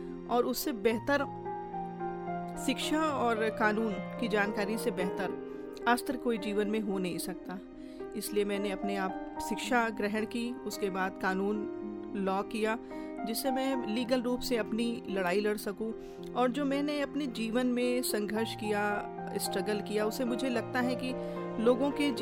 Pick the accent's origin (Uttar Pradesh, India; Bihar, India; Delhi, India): Uttar Pradesh, India; Gonda; और मैं इसी गोंडा शहर की रहने वाली हूँ